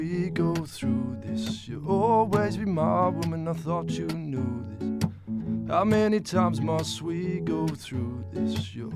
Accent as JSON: {"language": "English", "town": "Bendigo", "region": "Victoria", "country": "Australia", "said": "Yeah, from Melbourne, Bendigo originally. In Melbourne, I got lots of family over there"}